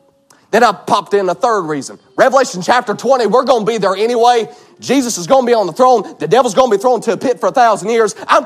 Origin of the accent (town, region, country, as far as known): Georgia, United States